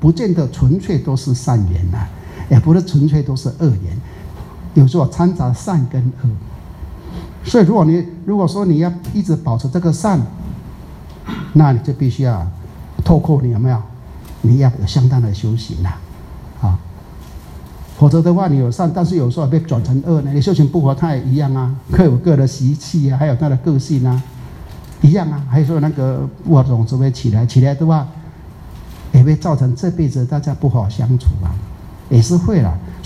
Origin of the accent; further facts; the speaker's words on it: Taiwan; 就我们台湾人讲的啦